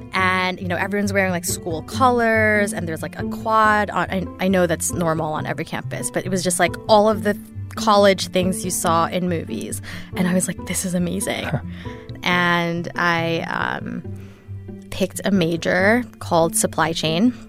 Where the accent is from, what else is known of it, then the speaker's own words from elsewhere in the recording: Philippines; now in United States; spent, you know, probably the first 10 years being in the U.S. and just, like, being embarrassed of being Filipino.